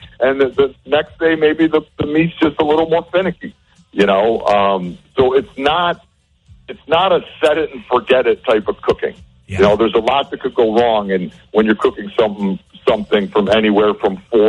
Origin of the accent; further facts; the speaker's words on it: Cleveland, Ohio, United States; I grew up in Cleveland where, you know, mustard, sauerkraut, sour pickles, you know, pork, like those were the things, like kielbasa, you know.